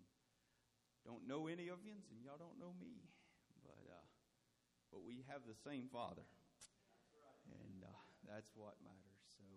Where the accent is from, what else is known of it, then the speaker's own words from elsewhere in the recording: Tennessee, United States; So I'm from Tennessee, and that's how we roll.